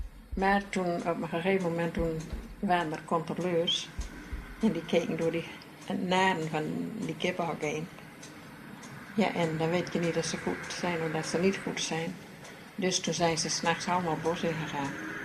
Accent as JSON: {"language": "Dutch", "town": "Valthermond", "region": "Drenthe", "country": "Netherlands", "tie": "born there", "said": "Ik ben in Valtemond geboren, 26 mei 1955. 1905."}